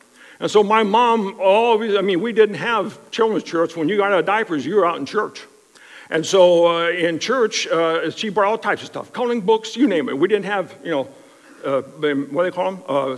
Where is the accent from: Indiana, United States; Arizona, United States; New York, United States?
Arizona, United States; also born or lived in Ohio; Growing up in Arizona, although being born in Ohio, and the story is long and lengthy, but growing up in Arizona